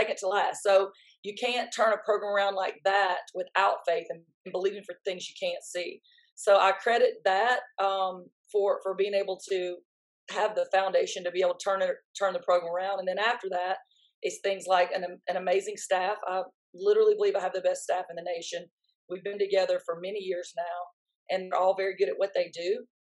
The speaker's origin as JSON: {"language": "English", "region": "Louisiana", "country": "United States", "tie": "born or raised there", "said": "All three of the other ones, we're all from Louisiana. We're all Louisiana, born and bred, raised, you know."}